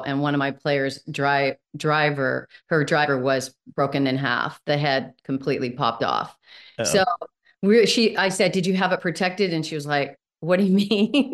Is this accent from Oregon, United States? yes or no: yes; Oregon, United States; So it was challenging in both areas, but also three areas, because we're also from Oregon.